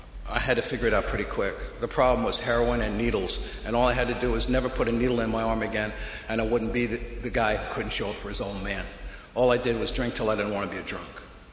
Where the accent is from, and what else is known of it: New York City, New York, United States; born or raised there